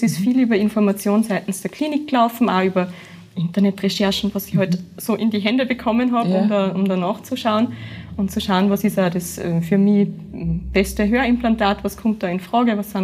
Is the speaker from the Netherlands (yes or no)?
no; Upper Austria, Austria; born there; bin gebürtige Oberösterreicherin